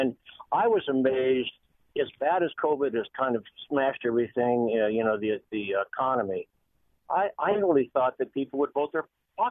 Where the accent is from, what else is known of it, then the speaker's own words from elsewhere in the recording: Albuquerque, New Mexico, United States; I grew up in Albuquerque, and if there wasn't vote stuffing and there wasn't cheating, it wasn't normal.